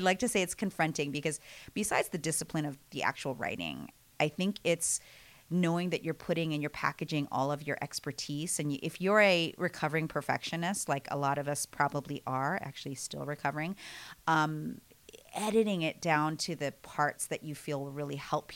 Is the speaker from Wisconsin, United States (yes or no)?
no; Bay Area, California, United States; from the Bay Area